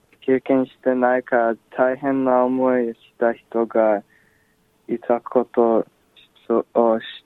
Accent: Australia; born there; Japanese is a second language; 自分はオーストラリアで生まれたので、うん、ジョーと同じで英語の方が楽に話せる。

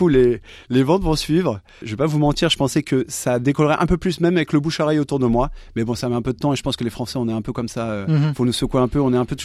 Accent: Paris, Île-de-France, France; Moi, là où j'ai grandi à Paris

